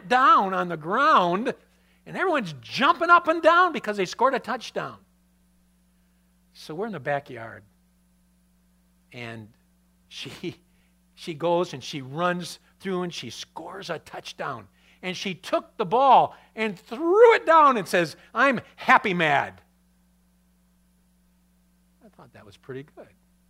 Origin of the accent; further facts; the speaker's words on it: Michigan, United States; Remember, we're from Michigan, all right?